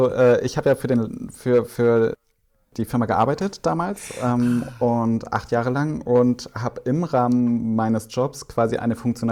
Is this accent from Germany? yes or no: yes; Baden-Württemberg, Germany; ich bin ja im Schwabeländle groß geworden